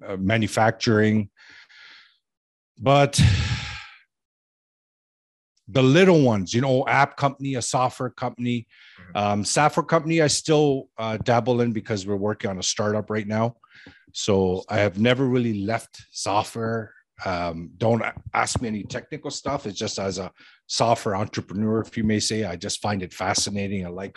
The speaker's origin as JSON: {"language": "English", "town": "Toronto", "region": "Ontario", "country": "Canada", "tie": "born or raised there", "said": "I grew up in Toronto, Canada, and surrounding areas."}